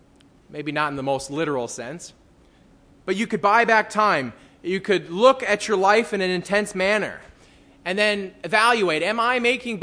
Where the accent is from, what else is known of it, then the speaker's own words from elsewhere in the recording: North Dakota, United States; I come from North Dakota. People love entertainment, and there's just not a lot to do there.